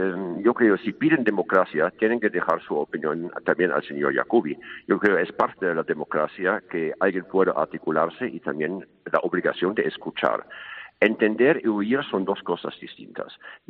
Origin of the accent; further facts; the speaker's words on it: Germany; Spanish is a second language; now in Catalonia, Spain; aunque usted me llame alemán, pero llevo más de 20 años aquí, todas las cosas aquí me afectan más como catalán que como alemán.